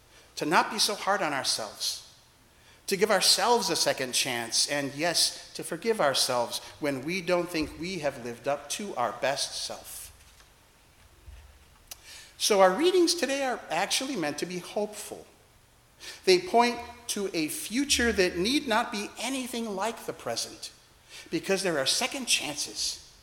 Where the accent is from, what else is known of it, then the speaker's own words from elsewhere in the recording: Milwaukee, Wisconsin, United States; I grew up in Milwaukee, Wisconsin, and quite a number of them are real Trump supporters.